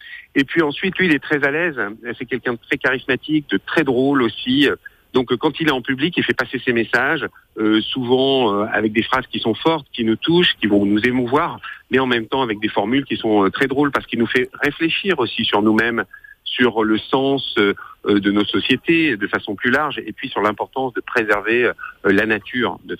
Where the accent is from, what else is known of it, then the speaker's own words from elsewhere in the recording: France; Bon, pas tout à fait, mais moi je suis français, pour tout vous dire.